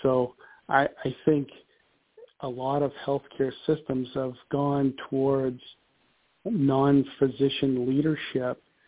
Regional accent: Ohio, United States; I grew up in Northeast Ohio

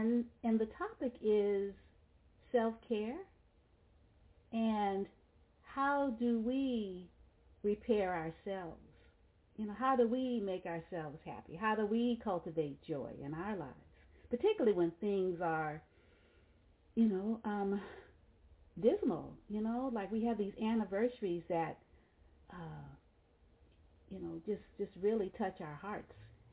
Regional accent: New Orleans, Louisiana, United States; because we're from New Orleans, about Katrina

